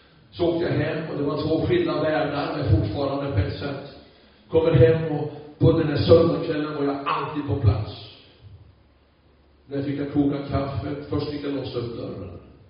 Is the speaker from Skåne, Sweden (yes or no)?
yes; Skåne, Sweden; born there; Jag hade planer på Skåne, flyttade till Skåne, stabilt, vet jag, är född i Skåne. Jag kom ifrån Skåne och upp hit direkt och skrev mig på från Österlen.